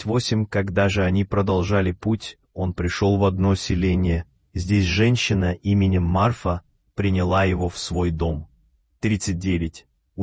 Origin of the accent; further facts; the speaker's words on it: Belarus; Я родом из Беларуси, и в детстве часто видел по телевизору рекламу сока